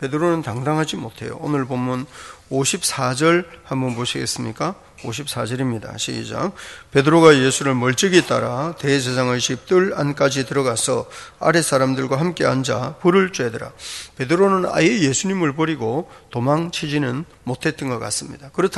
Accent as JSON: {"language": "Korean", "region": "Gyeongsang", "country": "South Korea", "accent": "Gyeongsang dialect", "said": "제가 경상도 사투리 제 말투에서 지울 수 없는 것처럼 누구나 제 말을 들으면 아 저거는 경상도 사투리다 이러는 것처럼"}